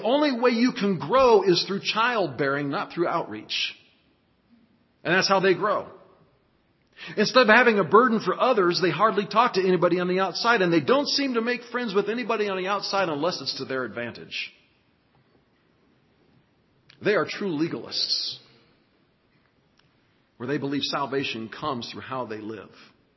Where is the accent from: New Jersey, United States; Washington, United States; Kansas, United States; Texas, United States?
Kansas, United States; Hutchinson; I grew up near Hutchinson, Kansas. There's a little town called Yoder, Kansas.